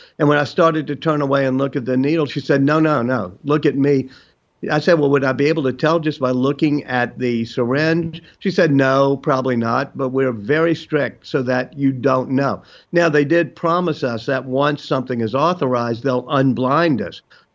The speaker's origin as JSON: {"language": "English", "town": "New Orleans", "region": "Louisiana", "country": "United States", "tie": "born or raised there", "said": "I was in New Orleans, my hometown."}